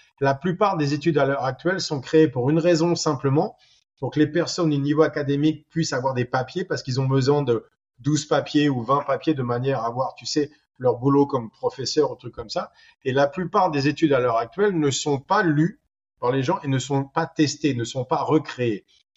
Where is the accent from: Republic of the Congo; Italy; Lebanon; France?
France; On va dire que c'est parce que je suis français.